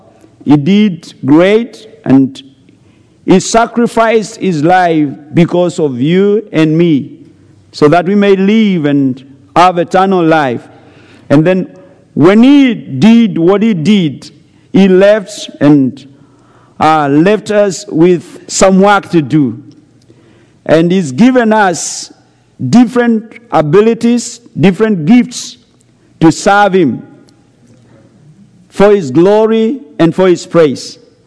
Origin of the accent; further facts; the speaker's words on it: Kenya; born there; God knows why I was born in Kenya, and why you were born in America.